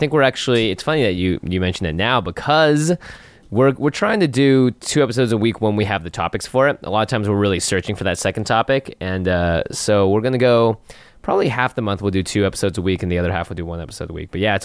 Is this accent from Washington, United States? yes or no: yes; Seattle, Washington, United States; now in Los Angeles, United States; I grew up in Seattle, Washington, so I played it back in like Ice Age days.